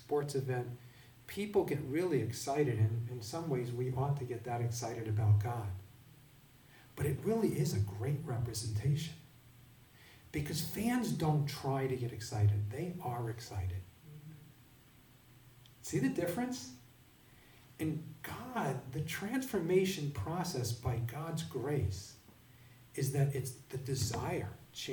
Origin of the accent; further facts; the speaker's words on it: New York, United States; I am originally from New York, and I have always been a Yankee fan.